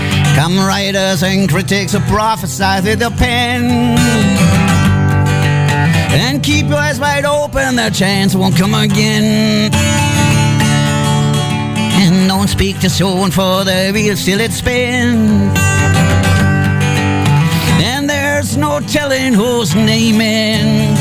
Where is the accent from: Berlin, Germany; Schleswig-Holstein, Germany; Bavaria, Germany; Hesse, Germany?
Hesse, Germany; Frankfurt am Main; Also ich komme eigentlich aus Frankfurt am Main.